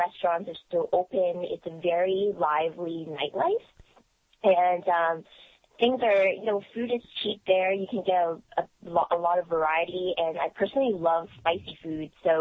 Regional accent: Hong Kong; born there; I was born in Hong Kong. So I do have friends there and relatives.

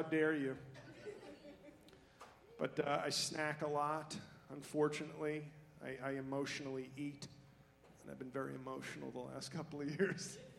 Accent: New York City, New York, United States; But is Charlotte expensive? Because I'm from New York City, so it's a relative question.

